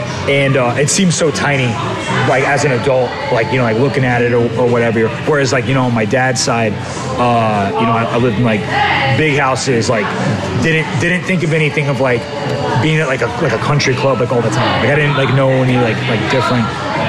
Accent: Richmond, Virginia, United States; Well, I was born in Richmond, Virginia in 1989.

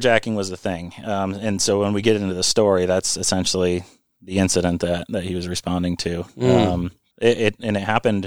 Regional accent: Vermont, United States; so I'm a native Vermonter. I grew up in Vermont, went to school in New York

